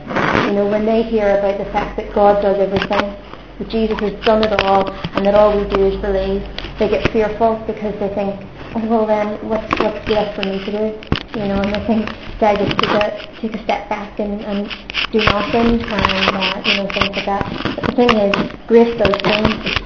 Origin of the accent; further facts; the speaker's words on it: Belfast, Northern Ireland, United Kingdom; now in Walsall, United Kingdom; And I'm from Belfast, Northern Ireland originally, but I'm now living in Walsall, England, and going to Caris Bible College.